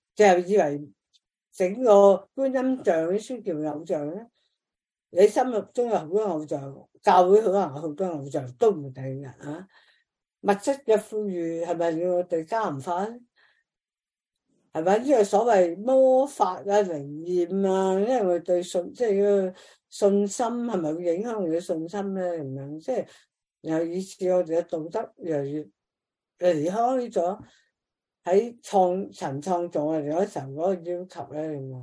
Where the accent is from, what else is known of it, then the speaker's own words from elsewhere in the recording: Australia; 咁我成日谂，我哋澳洲人都有呢样嘢噶吓